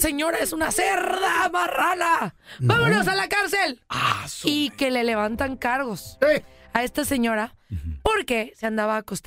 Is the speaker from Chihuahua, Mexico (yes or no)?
yes; Chihuahua, Mexico; Porque yo también soy de Chihuahua.